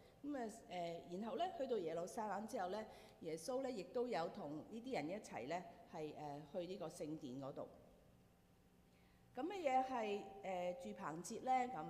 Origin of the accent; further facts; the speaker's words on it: China; 咁呢個咧係我哋中國人嘅即係一啲嘅節期啦，好大嘅一個嘅年節啦。